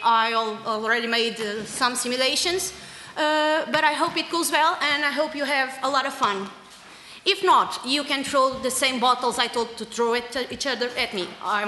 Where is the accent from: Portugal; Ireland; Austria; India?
Portugal; I'm from Portugal.